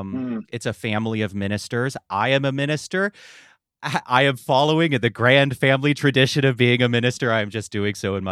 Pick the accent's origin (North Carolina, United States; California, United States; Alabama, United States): North Carolina, United States; Asheville; I grew up in Western North Carolina in the Asheville area. Mm-hmm. I grew up in a charismatic evangelical setting, technically Presbyterian